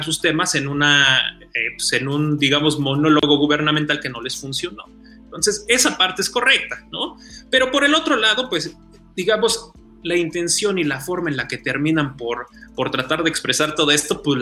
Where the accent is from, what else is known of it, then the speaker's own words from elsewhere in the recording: Nuevo León, Mexico; Y nosotros, como somos regios, pues vamos a formar nuestra propia república.